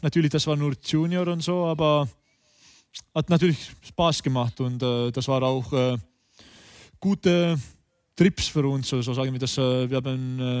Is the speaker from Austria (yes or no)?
no; Põlva, Põlva County, Estonia; German is a second language; Und ich komme aus Stadt in Pölva.